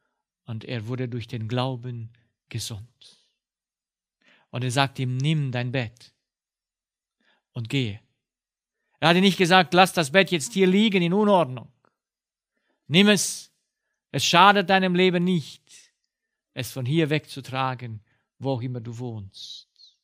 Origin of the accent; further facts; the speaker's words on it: Romania; Ich bin ja aufgewachsen in Rumänien und in Rumänien gab es keine Krankenhäuser